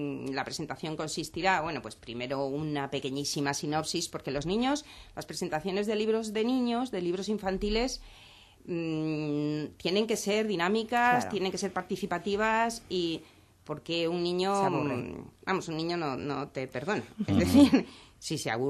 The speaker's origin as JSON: {"language": "Spanish", "town": "O Carballiño", "region": "Galicia", "country": "Spain", "said": "y otro día en Carballiño, que es de donde yo soy"}